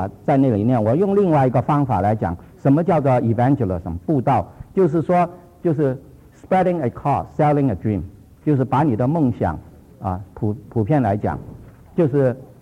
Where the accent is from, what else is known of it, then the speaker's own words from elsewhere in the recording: China; 能够改变我们中国人要面子的文化